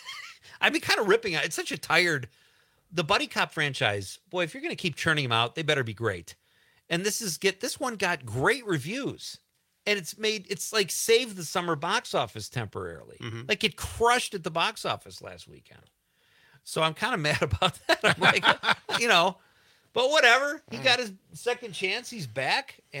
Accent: Chicago, Illinois, United States; My theater growing up in my neighborhood where I grew up in Chicago on Milwaukee Avenue was the Portage Theater.

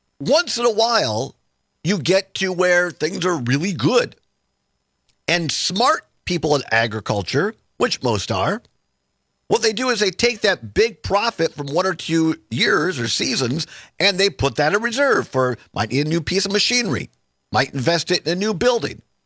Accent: Richland County, United States; I was in politics for a number of years. I grew up in Richland County.

